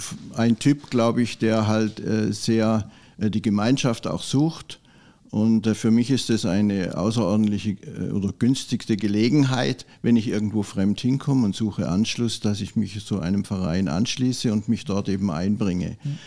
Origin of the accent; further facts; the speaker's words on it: Baden-Württemberg, Germany; born there; moved away as an adult; now in Bad Reichenhall, Germany; ich bin gebürtig aus dem Schwarzwald. Bin jetzt 72 Jahre alt, bald im März, und bin jetzt 28 Jahre hier im Berchtesgadener Land. Angelandet bin ich seinerzeit in Traunstein beruflich. Das war 1995.